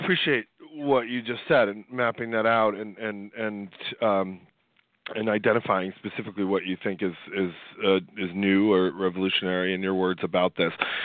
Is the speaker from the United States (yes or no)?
yes; United States; I'm an American historian. I have a PhD in American history